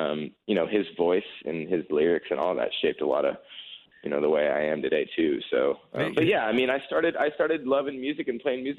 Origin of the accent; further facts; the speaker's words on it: West Coast, United States; I come from the West Coast, you know what I mean?